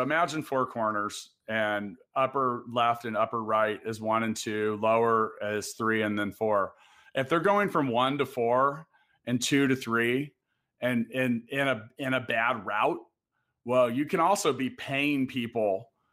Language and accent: English; Kansas, United States; We're also both from Kansas.